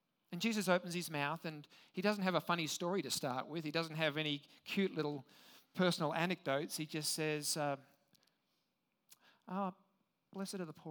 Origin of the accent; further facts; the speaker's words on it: Sydney, New South Wales, Australia; also born or lived in Perth; As a kid, I grew up in Sydney, Australia. You probably can't tell. I was actually born in Perth on the west coast, ended up growing up in Sydney, and used to spend a lot of time down the beach.